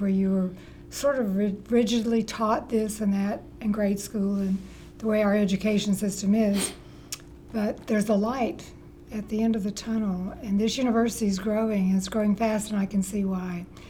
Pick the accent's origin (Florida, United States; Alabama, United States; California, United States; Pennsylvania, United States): Alabama, United States; Florence; from Florence, Alabama.